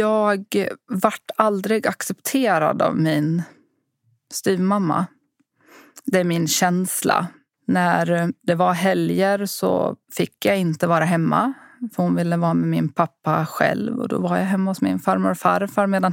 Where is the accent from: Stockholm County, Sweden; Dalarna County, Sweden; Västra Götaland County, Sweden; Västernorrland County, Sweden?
Dalarna County, Sweden; Ludvika; born there; Jag föddes i Ludvika i Dalarna